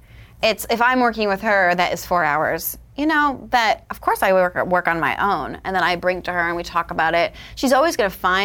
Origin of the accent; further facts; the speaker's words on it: New York, United States; now in Los Angeles, United States; So I came from New York, I was like working consistently, come to LA and no one gives a shit.